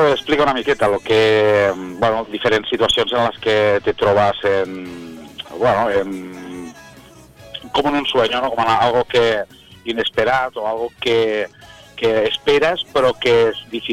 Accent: Barcelona, Catalonia, Spain; Quan estava vivia a Barcelona, jo sóc de Barcelona, i quan vivia a Barcelona pues, treballava en les sales de ball de Barcelona.

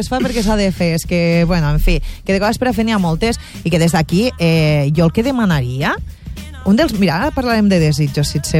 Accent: Catalonia, Spain; soc catalana i a Catalunya no s'ha utilitzat tant

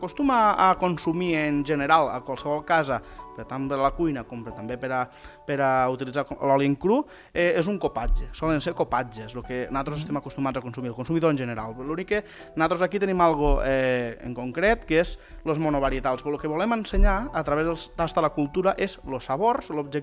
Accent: Santa Bàrbara, Catalonia, Spain; que jo mateix també soc de Santa Bàrbara

